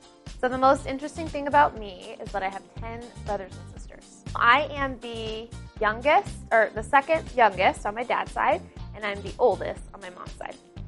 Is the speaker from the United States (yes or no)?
yes; Littleton, Colorado, United States; I'm from Littleton, Colorado, and this is my rookie season.